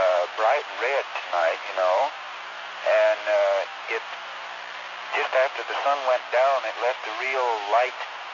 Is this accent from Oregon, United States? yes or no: yes; Oregon, United States; Incidentally, years back, I'm from Eastern Oregon Desert Country.